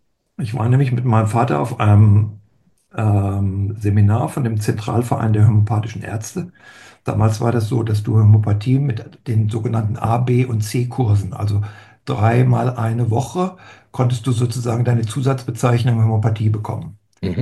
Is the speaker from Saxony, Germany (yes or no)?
no; Frankfurt, Hesse, Germany; born there; geboren bin ich in Frankfurt und nach dem Abitur habe ich angefangen, Sozialpädagogik zu studieren in Frankfurt.